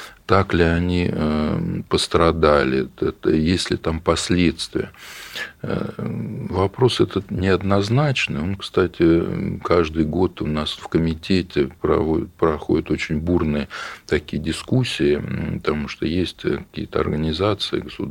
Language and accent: Russian; Oryol Oblast, Russia; я из Орловской области, которая пострадала, многие районы, которые пострадали от Чернобыльской аварии